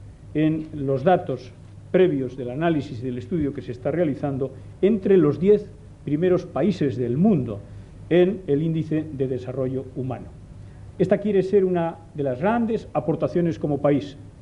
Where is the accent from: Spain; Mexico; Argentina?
Spain; Basque Country; Y si estoy orgulloso de estar delante de todos ustedes como Lehendakari vasco